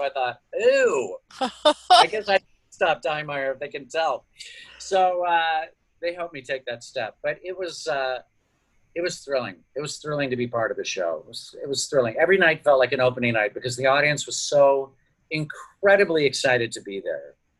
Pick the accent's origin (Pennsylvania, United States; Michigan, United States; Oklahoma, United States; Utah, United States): Oklahoma, United States; Tulsa; growing up in Tulsa, Oklahoma, we weren't exposed to lots of musical theater in the 60s and 70s.